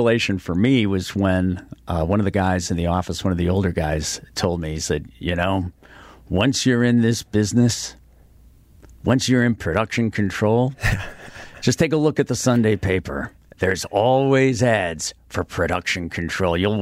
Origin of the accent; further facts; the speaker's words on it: Chicago, Illinois, United States; Along with being Cubs fans and growing up in Chicago, but we both worked in a mailroom.